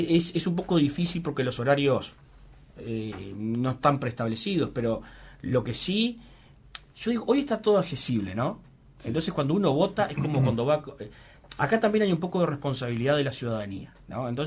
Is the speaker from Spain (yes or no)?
no; San Bautista, Canelones, Uruguay; also born or lived in San Ramón; Yo soy de San Bautista y nací en San Ramón.